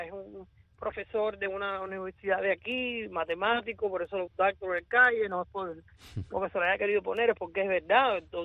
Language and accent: Spanish; Cuba; somos cubanos, y estemos donde estemos, pues sencillamente tenemos el derecho porque somos nacidos en Cuba